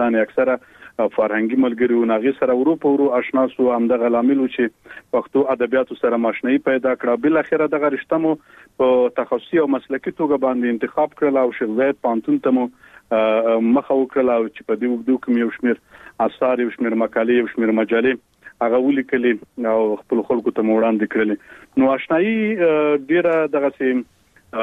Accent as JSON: {"language": "Pashto", "region": "Khost", "country": "Afghanistan", "tie": "born there"}